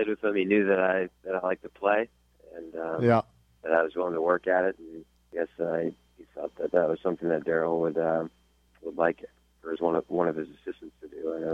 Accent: Minnesota, United States; I growing up in Minnesota, everybody's pretty laid back there, but grew up in a Christian home and taught me my values and learned some discipline growing up

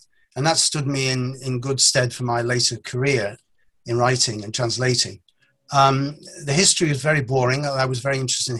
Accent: Chester, North West England, United Kingdom; also born or lived in Newport, Wales; Well, I was born in Newport, Gwent, and from the age of 3 until university at 18, I was brought up in Chester, which of course is an ancient Roman city.

